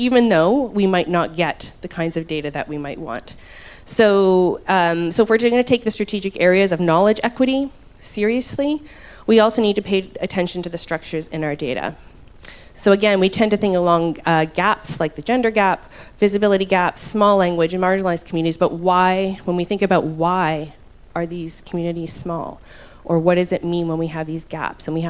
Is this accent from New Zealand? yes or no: no; Thunder Bay, Ontario, Canada; I'm from Thunder Bay, Ontario.